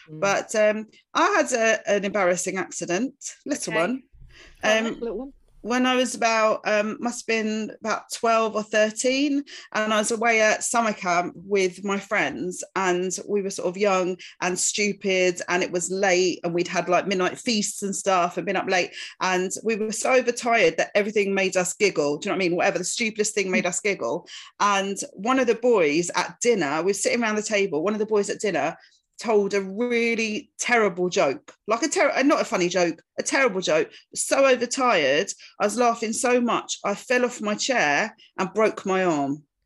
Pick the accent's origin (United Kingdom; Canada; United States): United Kingdom; East of England; I grew up in Essex country-ish